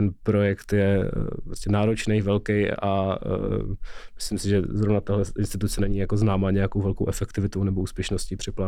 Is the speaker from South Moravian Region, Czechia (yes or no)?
yes; Brno, South Moravian Region, Czechia; protože já jsem vlastně z Brna, takže jsem hodně času vlastně v životě strávil cestování mezi Brnem a Prahou.